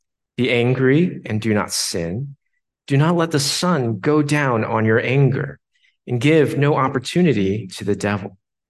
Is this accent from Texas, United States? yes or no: yes; Houston, Texas, United States; Well, as a kid growing up in Houston, the one sport I loved to play was basketball.